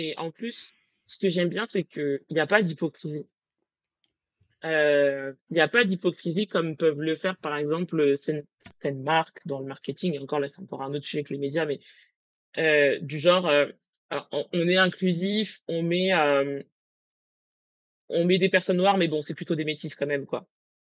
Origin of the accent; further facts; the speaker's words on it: Île-de-France, France; si je prends la région parisienne, parce que moi, c'est là où j'ai grandi et c'est ce que je connais